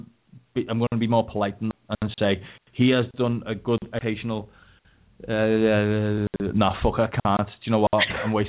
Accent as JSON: {"language": "English", "region": "Mississippi", "country": "United States", "said": "Because I'm from Mississippi."}